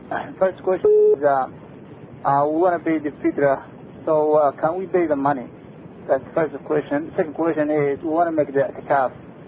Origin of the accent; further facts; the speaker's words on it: Vancouver, British Columbia, Canada; Brother, we are from Vancouver.